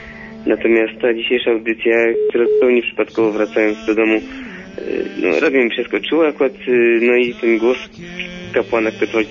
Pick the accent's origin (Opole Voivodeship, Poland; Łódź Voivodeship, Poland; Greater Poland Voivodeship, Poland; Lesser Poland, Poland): Łódź Voivodeship, Poland; Łódź; No, jestem z Łodzi akurat.